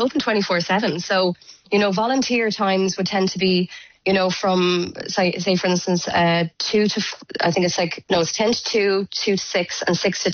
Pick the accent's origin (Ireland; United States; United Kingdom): Ireland; Tipperary; I'm from Tipperary and I didn't know about it.